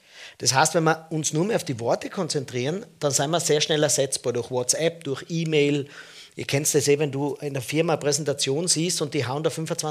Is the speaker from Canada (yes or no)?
no; Tyrol, Austria; Ich bin ein Tiroler